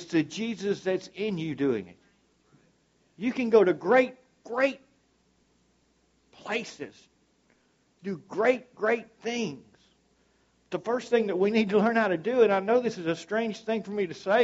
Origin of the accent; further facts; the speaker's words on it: Castor, Louisiana, United States; My God, I'm from Castor, Louisiana, and I preached on 5 continents.